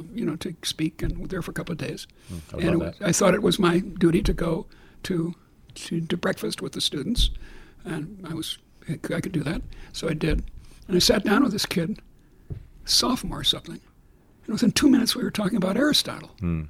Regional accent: Boston, Massachusetts, United States; I was born in Boston. Does that mean I stay in Boston all my... Or not born, but I raised in Boston.

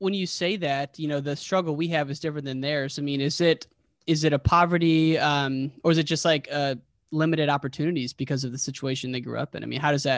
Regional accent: Illinois, United States; a lot of people there, you know, we're from Central Illinois. It's a workman mentality

